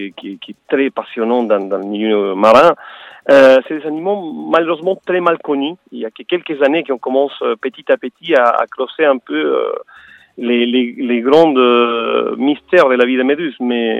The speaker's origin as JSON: {"language": "French", "country": "Chile", "said": "Je viens du Chili."}